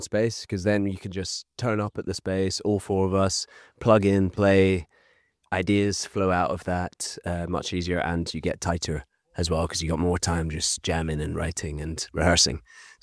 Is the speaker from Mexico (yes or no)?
no; Scotland, United Kingdom; Yeah, we're Scottish. Mainly a Scottish band, 50% Scottish.